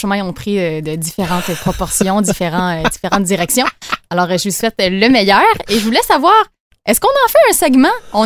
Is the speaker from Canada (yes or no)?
yes; Rimouski, Quebec, Canada; je viens de Rimouski?